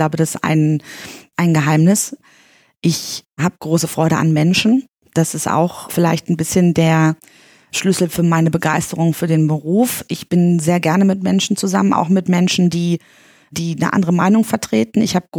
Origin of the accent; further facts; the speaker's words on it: East Germany, Germany; Ich definiere mich als Berlinerin. Aber ich komme aus dem Osten und ich komme auch gern aus dem Osten, das muss ich so sagen. Ich war klein, als dann mein Geburtsland nicht mehr existierte, ja, muss man auch klar sagen. Also 83 geboren